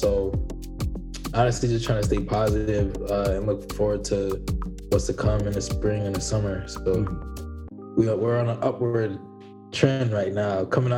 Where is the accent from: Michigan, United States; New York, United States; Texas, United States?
New York, United States; I grew up on Long Island. And the neighborhood I grew up in was predominantly like white and Hispanic.